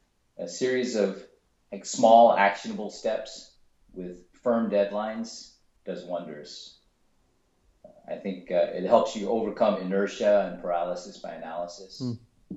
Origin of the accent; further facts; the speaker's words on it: New York City, New York, United States; I grew up in the Bronx, so.